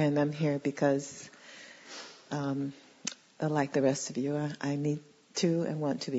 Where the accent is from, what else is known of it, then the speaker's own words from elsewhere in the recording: Harlem, New York, United States; which means that I grew up in Harlem and with a lot of black folks.